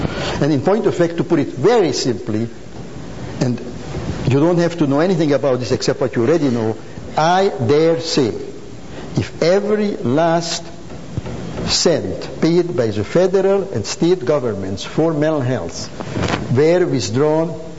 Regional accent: Hungary; English is a second language; Even when I grew up in Hungary, 1920s, 1930s

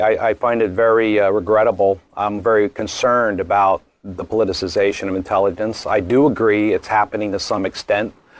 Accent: United States; I frankly find that whole process to be also not something I'm proud of as an American.

